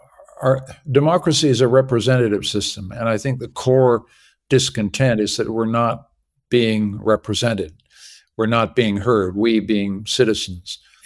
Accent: Canada; accent: American; I'm actually a Canadian. I sound like an American, but I'm actually a Canadian.

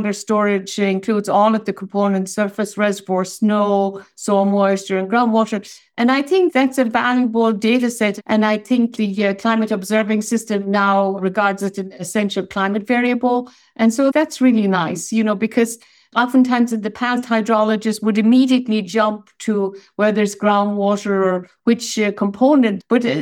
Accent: Ireland; I come from Ireland originally, and people think water scarcity, it never stops raining, you know?

